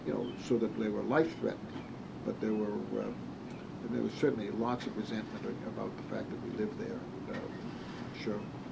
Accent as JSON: {"language": "English", "town": "Boston", "region": "Massachusetts", "country": "United States", "tie": "born or raised there", "said": "I grew up in part of my life, I grew up in the Dorchester section of Boston, and there were always frictions between Jews and Irish at that time."}